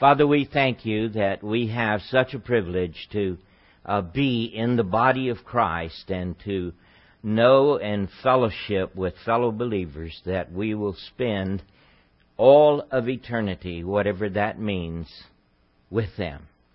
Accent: Texas, United States; I'm a Texan, and by the grace of God, I'll stay a Texan that way.

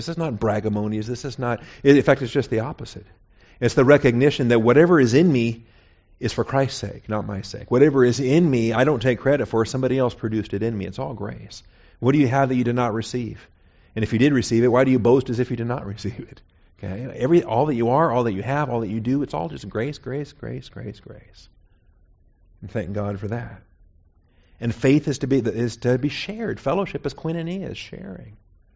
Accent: Seattle, Washington, United States; I grew up in Seattle, Washington at Evergreen Baptist Church.

